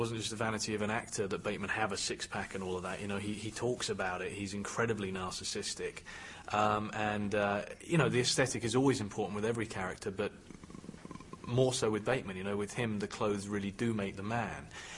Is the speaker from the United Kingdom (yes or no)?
yes; United Kingdom; me being British, because I would have an understanding of the whole class system